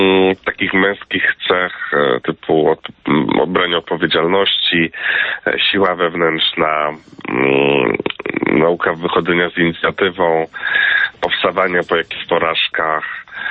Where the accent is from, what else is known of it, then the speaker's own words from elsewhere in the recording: Poznań, Greater Poland Voivodeship, Poland; Tak, tak, jestem z Poznania.